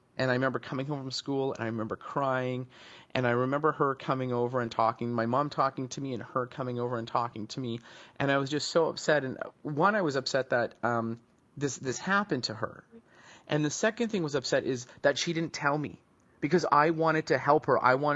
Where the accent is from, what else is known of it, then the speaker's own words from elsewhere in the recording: Vancouver, British Columbia, Canada; I grew up back in Vancouver, British Columbia, in Canada